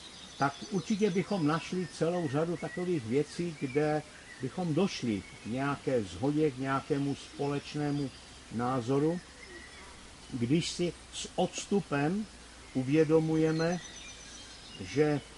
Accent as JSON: {"language": "Czech", "town": "Ostrava", "region": "Moravian-Silesian Region", "country": "Czechia", "tie": "born or raised there", "said": "tak už jsem vyrůstal v Ostravě, nebo tam jsem se i narodil"}